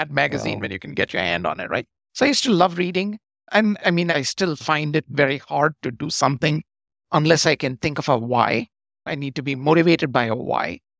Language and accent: English; Chennai, Tamil Nadu, India; that's because we grew up in that neighborhood. We grew up in Gopalapuram, where those two schools are.